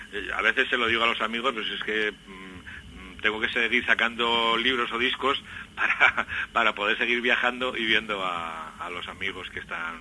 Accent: Aragon, Spain; yo claro, sí, yo soy de Aragón

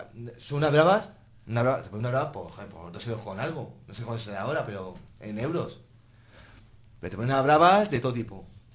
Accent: Spain; Ya sabes que somos españoles.

